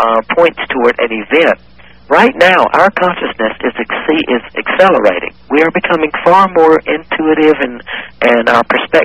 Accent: South Carolina, United States; I'm a guy from South Carolina.

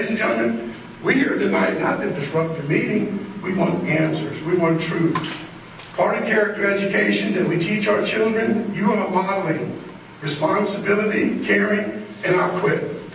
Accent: Sorrento, Florida, United States; I'm from Lake County, Florida, a town called Sorrento, Florida.

